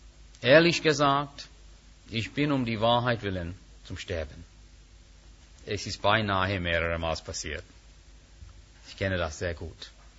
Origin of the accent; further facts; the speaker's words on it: India; Interessante Beobachtung als Inder, finde ich das sehr komisch eigentlich.